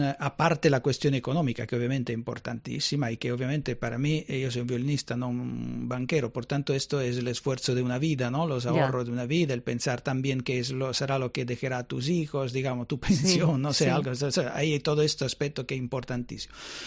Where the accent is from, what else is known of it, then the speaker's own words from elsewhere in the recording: Rome, Lazio, Italy; Spanish is a second language; yo soy de Roma, pero donde viene mi padre